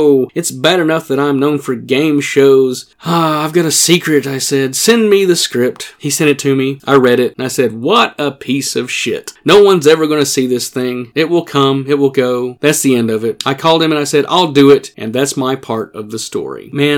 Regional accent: Sevierville, Tennessee, United States; who had a studio here in my hometown of Sevierville, Tennessee, would like to meet with me.

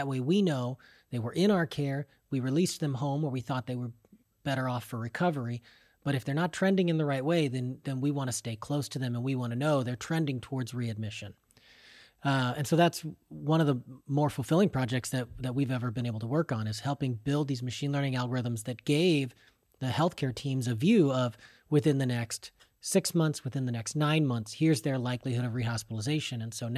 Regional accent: O'Fallon, Illinois, United States; I'm from the Illinois side of the St. Louis area. I grew up in O'Fallon, Illinois, but my family has a small farm a little further east

